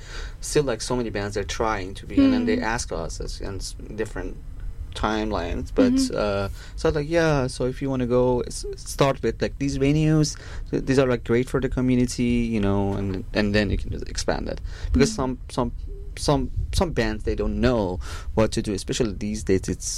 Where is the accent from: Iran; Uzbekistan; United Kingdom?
Iran; English is a second language; now in United States; I'm from Iran